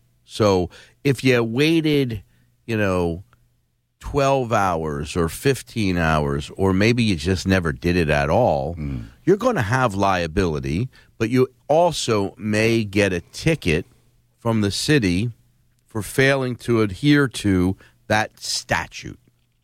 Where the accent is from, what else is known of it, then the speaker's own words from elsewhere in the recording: Philadelphia, Pennsylvania, United States; Yeah, when I grew up in Philly, it was the alley.